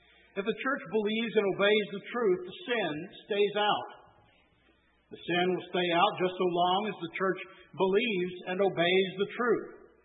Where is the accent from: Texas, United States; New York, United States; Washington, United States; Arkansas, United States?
Texas, United States; haven't guessed yet, I'm from Texas. So I know a few more things about Texas than I do about Missouri.